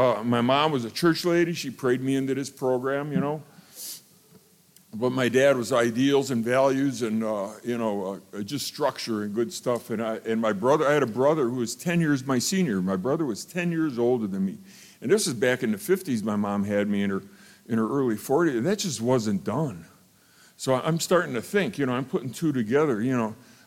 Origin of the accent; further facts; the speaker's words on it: Ohio, United States; I'm a kid from Ohio. I'm thinking I'm gonna go west.